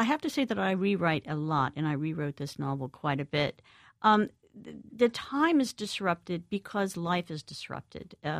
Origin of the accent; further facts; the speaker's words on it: the South, United States; And as a Southerner always turns up in my writing